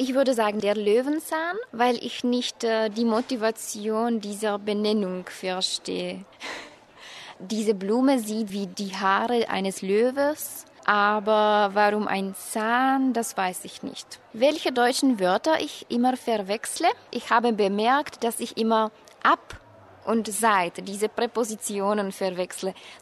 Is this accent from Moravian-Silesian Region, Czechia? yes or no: yes; Ostrava, Moravian-Silesian Region, Czechia; German is a second language; Ich komme aus der Tschechischen Republik, aus Ostrava. Ich bin 1988 geboren. Ich lerne Deutsch